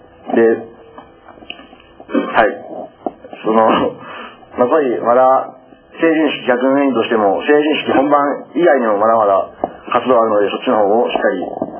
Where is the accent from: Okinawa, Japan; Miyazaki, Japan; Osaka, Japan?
Osaka, Japan; Sayama; 狭山っていう僕たちの地元に対する、地域愛というか言いますか、その愛着を持つのが、一層強くなっていきました。僕は今、学校は狭山ではないんですけど、岸和田の方の学校に行っていまして